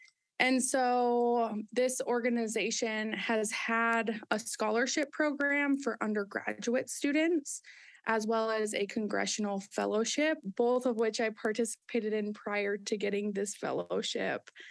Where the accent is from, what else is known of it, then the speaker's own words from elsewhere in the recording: Martin, South Dakota, United States; now in Duluth, United States; I'm originally from Southwestern South Dakota. My hometown is Martin, which is right off of my home reservation, the Pine Ridge Indian Reservation.